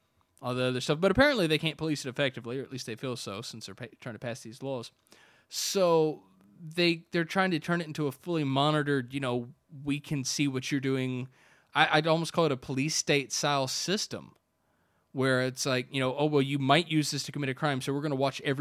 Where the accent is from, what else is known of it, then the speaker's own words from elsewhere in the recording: United States; And because I'm American, I didn't really think anything of it